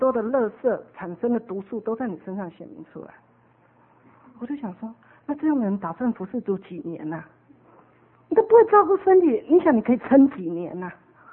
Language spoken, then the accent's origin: Chinese; Taiwan; 红萝卜我们台湾人都是白萝卜，